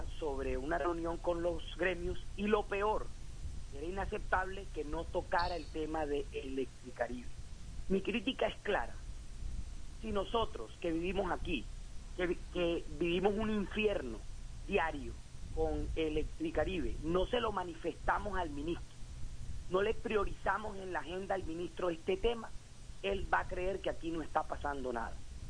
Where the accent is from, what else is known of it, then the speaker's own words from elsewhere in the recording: Barranquilla, Atlántico, Colombia; Yo estoy cansado, como cada barranquillero, estoy cansado